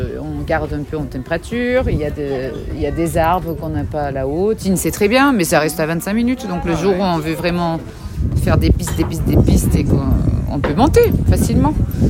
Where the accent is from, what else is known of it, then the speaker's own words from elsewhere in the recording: Belgium; French is a second language; Moi, je ne savais pas et je ne parlais pas français. Alors en Belgique, c'est quand même un pays bilingue, donc c'était important d'apprendre le français.